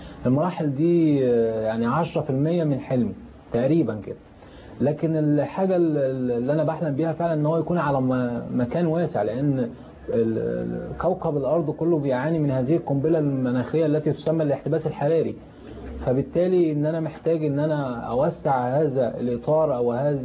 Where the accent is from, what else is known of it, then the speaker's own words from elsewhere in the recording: Egypt; لان انا في مؤتمر بمثل بلدي مصر،